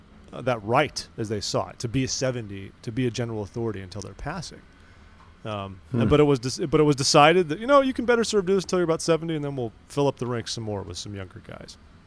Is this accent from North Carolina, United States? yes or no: no; California, United States; San Diego Temple is very near and dear to me as a Californian.